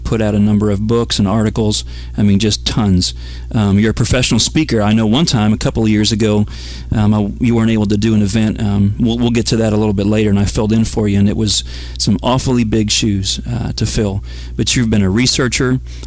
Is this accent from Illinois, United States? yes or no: no; Pennsylvania, United States; I grew up in Pennsylvania